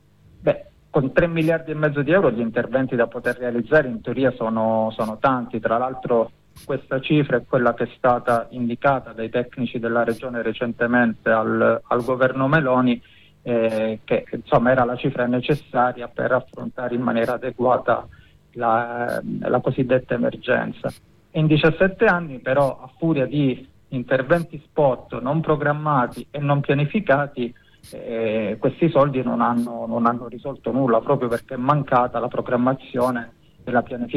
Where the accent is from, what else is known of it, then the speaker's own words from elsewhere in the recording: Gela, Sicily, Italy; Io vengo da Gela, e Gela è una delle città che più soffre la carenza d'acqua